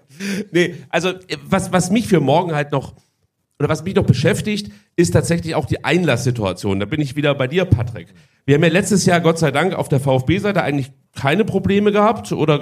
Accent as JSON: {"language": "German", "region": "Baden-Württemberg", "country": "Germany", "said": "also auch als Schwabe"}